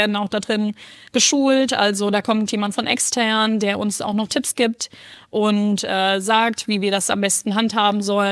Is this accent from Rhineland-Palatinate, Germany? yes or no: yes; Rhineland-Palatinate, Germany; ich komme aus dem Hunsrück. Ich komme von ein bisschen weiter weg